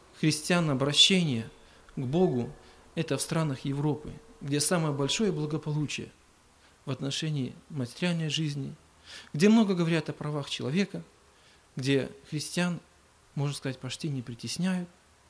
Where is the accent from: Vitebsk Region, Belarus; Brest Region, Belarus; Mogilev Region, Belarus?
Mogilev Region, Belarus; Babruysk; Я из Бобруйска.